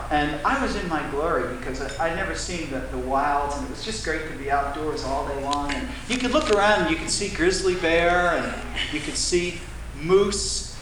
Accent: Long Island, New York, United States; I grew up on Long Island. You've heard of Long Island? My father is still a practicing attorney in New York

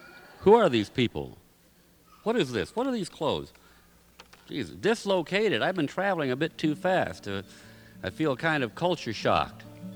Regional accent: Spokane, Washington, United States; especially since I'm from Spokane, Washington. I'm at the other end of the country

